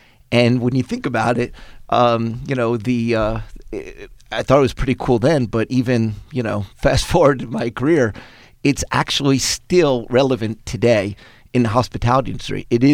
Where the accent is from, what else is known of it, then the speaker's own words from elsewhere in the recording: Haddonfield, New Jersey, United States; born there; I was born in Haddonfield, New Jersey.